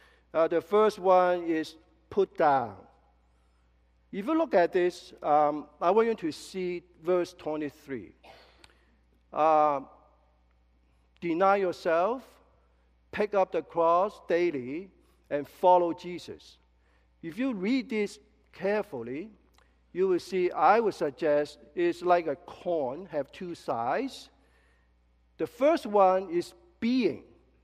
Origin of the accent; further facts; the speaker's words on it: Canada; because living in North America, you know, being Canadian, we love options, right?